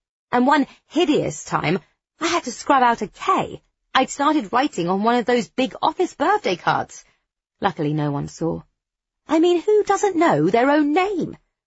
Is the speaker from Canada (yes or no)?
no; South West England, United Kingdom; accent: West Country; It was in Birmingham that I decided to lose my West Country accent.